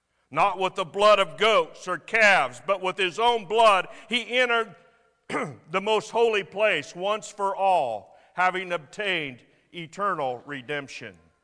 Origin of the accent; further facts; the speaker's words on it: United States; As an American, I have the freedom to complain